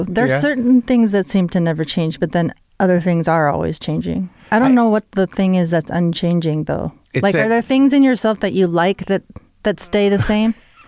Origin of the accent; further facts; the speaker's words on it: Colorado, United States; I went to Carleton College in Minnesota, and I grew up in Colorado.